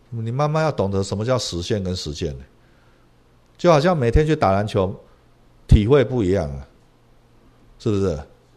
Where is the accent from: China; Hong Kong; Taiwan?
Taiwan; born there; 是因为我在台湾出生吗？是因为我爷爷不是我们祖先是从大陆来的吗？